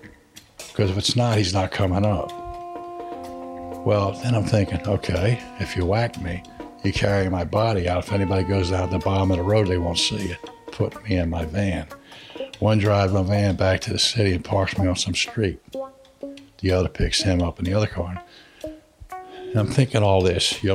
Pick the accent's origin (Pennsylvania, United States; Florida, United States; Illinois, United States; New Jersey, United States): Pennsylvania, United States; Philadelphia; I said, I'm from Philadelphia.